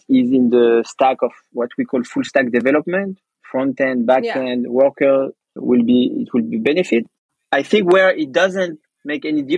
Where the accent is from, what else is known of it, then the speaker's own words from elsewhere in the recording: France; born there; English is a second language; I'm not a Native American speaker. Yeah. I was born in France